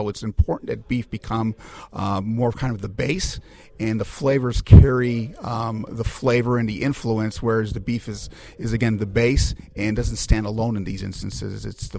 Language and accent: English; Chicago, Illinois, United States; You know, I'm from Chicago, and we talk about the slider, which is the White Castle hamburger, a small burger.